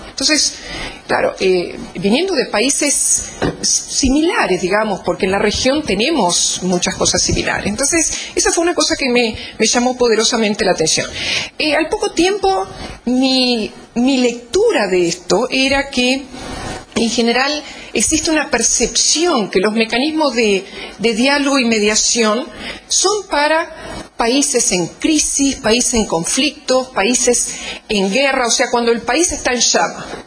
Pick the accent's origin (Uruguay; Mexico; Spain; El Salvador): Uruguay; Lo digo, yo soy uruguaya, ¿no?